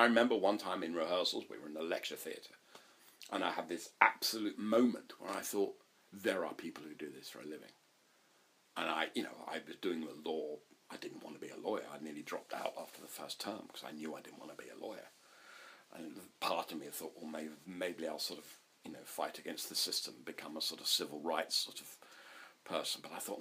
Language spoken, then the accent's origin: English; South West England, United Kingdom; I grew up in North Devon and did A-levels and all that sort of thing